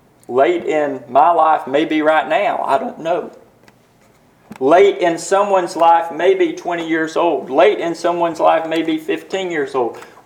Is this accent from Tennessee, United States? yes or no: yes; Loudon, Tennessee, United States; when I was growing up in Loudoun, Tennessee